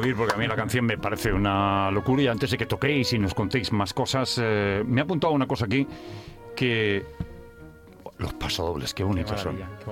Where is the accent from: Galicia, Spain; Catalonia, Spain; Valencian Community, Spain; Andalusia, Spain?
Catalonia, Spain; Yo me siento muy catalán, me siento muy español, me identifico con la bandera, con la gente